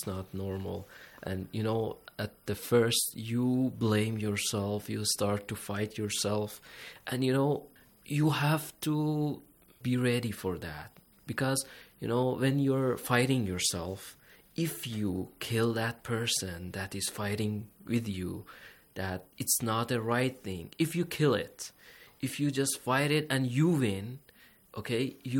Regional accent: Pakistan; I'm from Pakistan.

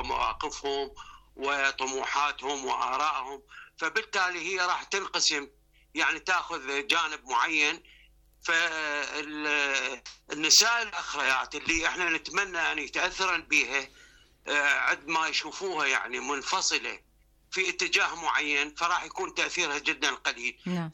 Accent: Iraq; تجارب عندنا بالعراق

